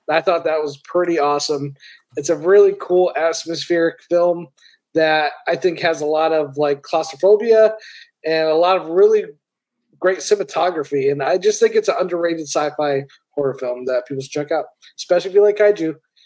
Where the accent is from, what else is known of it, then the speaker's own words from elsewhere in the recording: United States; so I grew up in America.